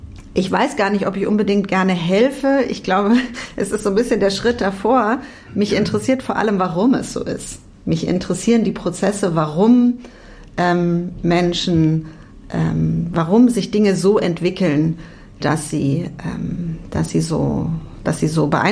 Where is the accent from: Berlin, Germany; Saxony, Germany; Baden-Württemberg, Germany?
Berlin, Germany; also born or lived in Hamburg / Spain; Ich bin zwar in Berlin geboren, aber ich habe mit meinen Eltern viel woanders gelebt. Ich habe ein paar Jahre in Hamburg gelebt und bin 5 Jahre meiner Kindheit in Spanien gewesen. Das heißt, ich war nicht immer in Berlin, aber habe da trotzdem dann Abitur gemacht